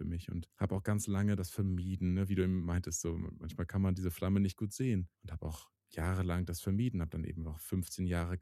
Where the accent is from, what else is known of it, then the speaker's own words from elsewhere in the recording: Northern Germany, Germany; Ich bin in Norddeutschland hier auch groß geworden